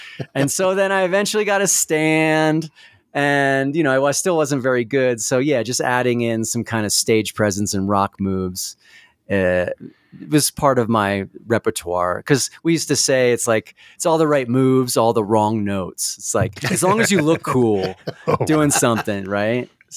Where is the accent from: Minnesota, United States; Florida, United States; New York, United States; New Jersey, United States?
New Jersey, United States; So I come from I'm from New Jersey. I grew up on